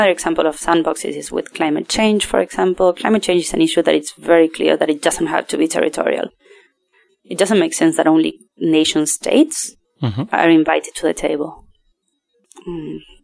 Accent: Argentina; look, I'm from Argentina, and I come from a country where ballot boxes are still stolen and burned after elections.

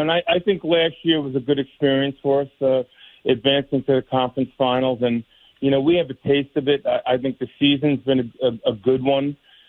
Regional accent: New York, United States; I'm a New Yorker, grown up in New York. I never thought I'd end up in Boston

